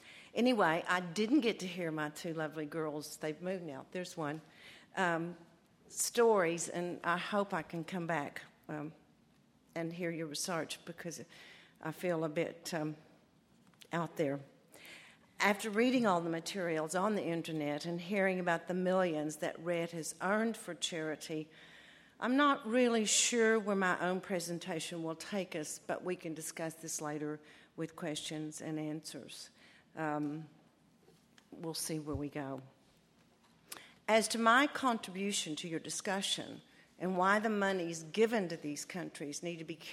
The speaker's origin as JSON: {"language": "English", "country": "United States", "tie": "born there", "said": "I was born in the States, but I hold dual citizenship, and my travels have been varied and broad."}